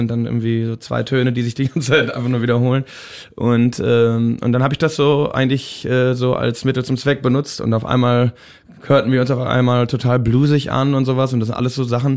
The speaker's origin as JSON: {"language": "German", "town": "Gütersloh", "region": "North Rhine-Westphalia", "country": "Germany", "moved": "yes", "lives_now": "Los Angeles, United States", "said": "Ja, Los Angeles größtenteils, aber wir sind ursprünglich aus Gütersloh."}